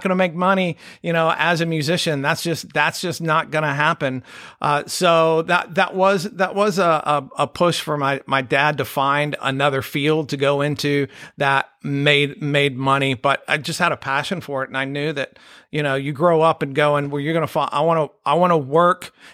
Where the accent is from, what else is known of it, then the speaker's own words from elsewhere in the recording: Houston, Texas, United States; So I grew up in Houston, probably one of the few people you're going to meet that's actually from Houston and not from a suburb of Houston.